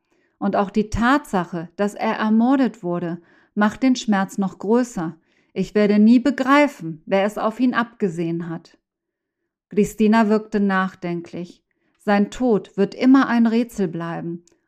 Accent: Mexico; den ausgeprägten Familiensinn in meiner Heimat Mexiko beschreibe

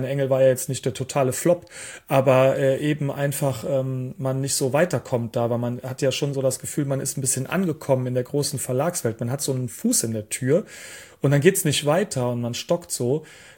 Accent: Rhineland-Palatinate, Germany; Ja, also ich bin ein Kind des Waldes. Aufgewachsen bin ich im Westerwald tatsächlich in Rheinland-Pfalz und habe auch dort schon am Rande des Waldes gelebt.

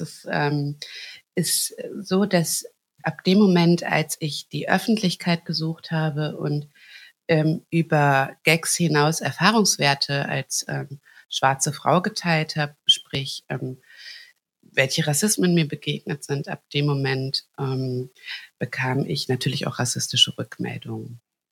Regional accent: Hagen, North Rhine-Westphalia, Germany; born there; ich bin in Hagen geboren

